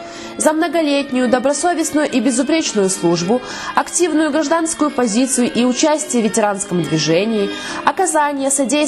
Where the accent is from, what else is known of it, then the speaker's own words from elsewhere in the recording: Belarus; Мы, белорусы, всегда славились чистыми и ухоженными улицами городов, парками и скверами.